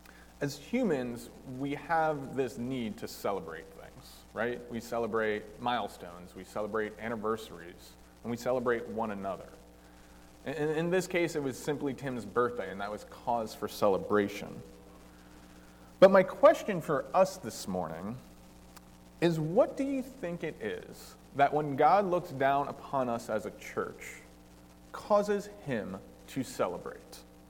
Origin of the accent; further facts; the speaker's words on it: New Jersey, United States; moved away as an adult; now in Milwaukee, United States; I am originally from New Jersey. About a little over 4 years ago, I moved to Milwaukee to serve at a church out there. So even though I'm a Jersey boy, the Midwest has won my heart over.